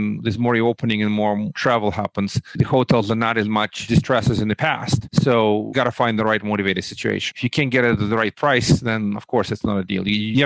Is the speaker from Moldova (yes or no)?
yes; Moldova; also born or lived in Russia; now in United States; So I'm from Russia with love, actually, like James Bond. But I immigrated from the originally from the former Soviet Union in 1989, actually Republic of Moldova. I'm U.S. kind of educated. I went to school here